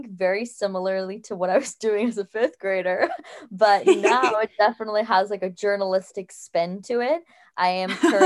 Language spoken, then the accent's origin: English; New York City, New York, United States; also born or lived in Paris, France / Turkey; So I am Turkish American. I was born in New York City to two Turkish parents. I also briefly spent about 3 years of my childhood in Paris and a year in Turkey.